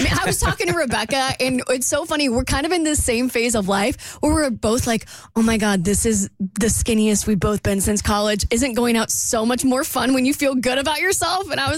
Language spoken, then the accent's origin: English; Jacksonville, Florida, United States; Well, the thing is I'm not from Tampa. So anytime I've gone to Tampa, it's been for some kind of event. I'm from a city called Jacksonville, and I don't mind going back to Jacksonville.